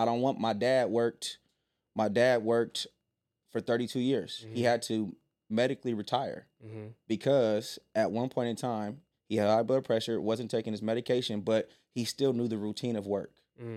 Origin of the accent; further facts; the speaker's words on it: Oakland, California, United States; I grew up in Oakland, California.